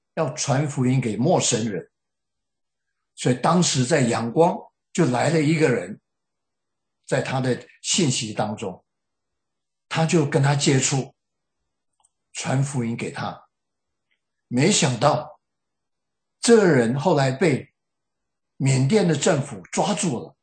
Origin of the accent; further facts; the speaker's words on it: China; 我们中国人一些文化习俗跟犹太人很像，我们中国人会尊师重道，尊重年长的。